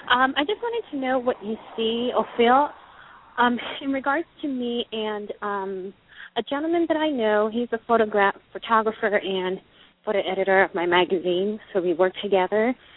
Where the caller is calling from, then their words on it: Palmdale, California, United States; Oh, I'm calling from Palmdale